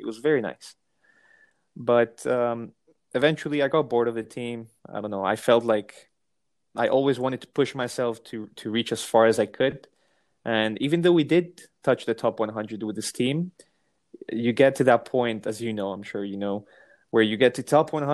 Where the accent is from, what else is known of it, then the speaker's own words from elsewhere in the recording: Colombia; I'm from Colombia